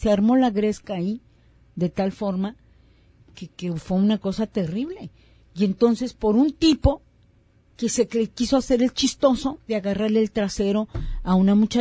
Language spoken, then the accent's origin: Spanish; Ciudad Juárez, Chihuahua, Mexico; moved away as an adult; yo vengo de Ciudad Juárez, Chihuahua. En su momento yo era feliz en Juárez.